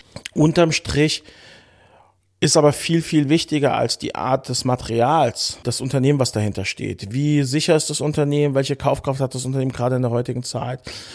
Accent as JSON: {"language": "German", "town": "Frankfurt am Main", "region": "Hesse", "country": "Germany", "said": "ich komme ja ursprünglich aus Frankfurt am Main und aus dem Taunus"}